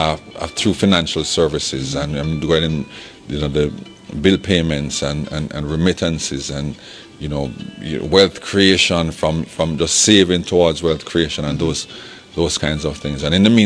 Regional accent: Jamaica; born there; I was born in Jamaica, it gave me a chance.

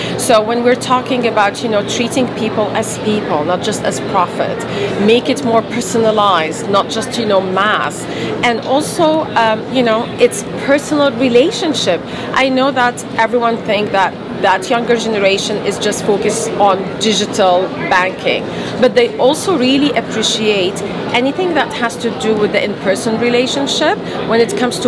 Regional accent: Canada; So it's also good to showcase what we're doing as Canadian.

